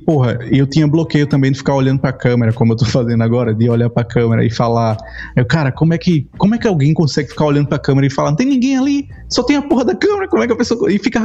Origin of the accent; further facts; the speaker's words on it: Brazil; Porque você é português, eu sou brasileiro, eu vou falar coisa que vai ser engraçada.